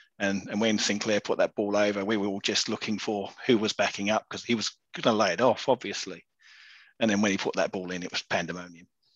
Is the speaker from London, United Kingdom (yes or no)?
yes; London, United Kingdom; So I'm originally from the East End, and it's a bit of a family thing.